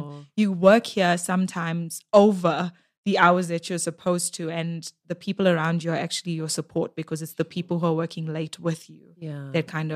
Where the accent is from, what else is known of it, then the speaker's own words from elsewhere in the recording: Durban, KwaZulu-Natal, South Africa; now in Johannesburg, South Africa; I am originally from Durban, but now I reside in the beautiful JHB.